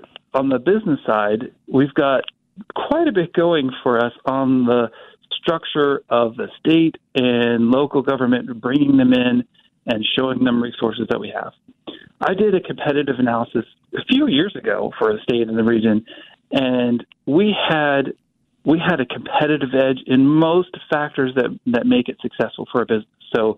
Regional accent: Topeka, Kansas, United States; I moved away and didn't even know Wichita existed, shockingly, when I grew up in Topeka. And came back

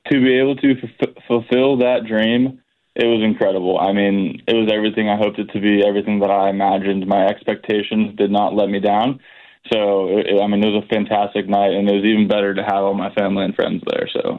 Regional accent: San Diego, California, United States; I mean, the Dodgers were not my hometown team. The Padres are.

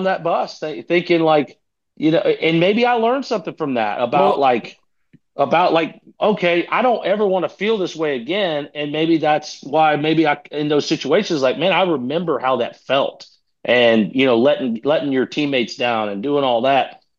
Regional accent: Houston, Texas, United States; I grew up in Houston. All my friends are huge Houston Astros fans.

